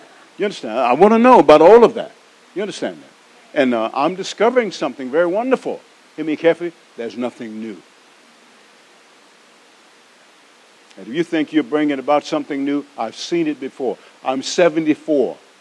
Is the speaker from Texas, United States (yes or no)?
no; Atlanta, Georgia, United States; I'm from Atlanta, trust me, I know.